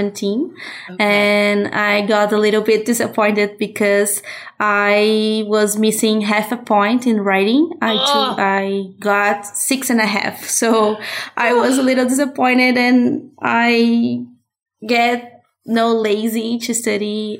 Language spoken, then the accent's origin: English; Brazil; English is a second language; I'm from Brazil. I'm hoping to take IELTS next month.